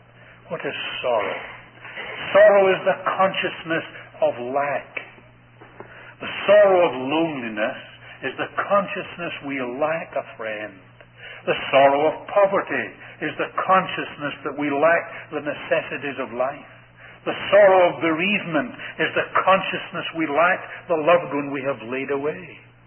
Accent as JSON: {"language": "English", "region": "Scotland", "country": "United Kingdom", "said": "Now, I come from Scotland"}